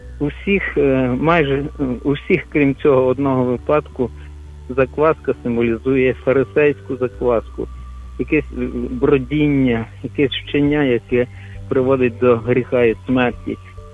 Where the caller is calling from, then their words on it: Lviv, Lviv Oblast, Ukraine; я зі Львова.